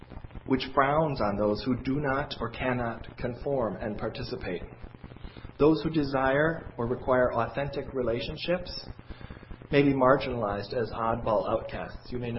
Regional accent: United States; For the first time in my life as an American, I experienced true democracy.

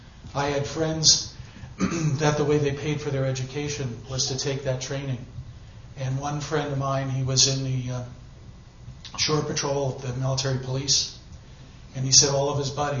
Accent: New York, United States; Now, I'm from New York, and in New York we had our protests as well.

